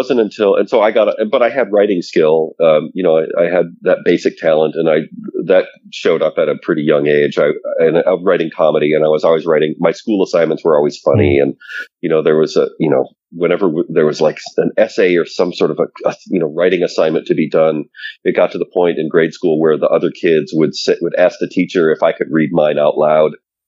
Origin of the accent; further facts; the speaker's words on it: Detroit, Michigan, United States; I grew up in the Midwest, suburbs of Detroit